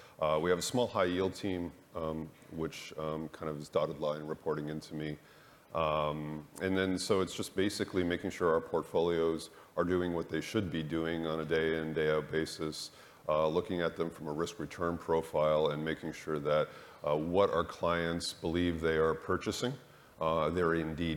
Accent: Canada; I am Canadian. Yeah.

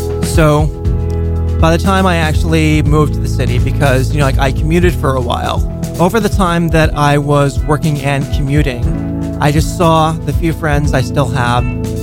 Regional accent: Long Island, New York, United States; now in New York City, United States; So I'm from Long Island originally. And when I first moved to New York City, I didn't know a single person.

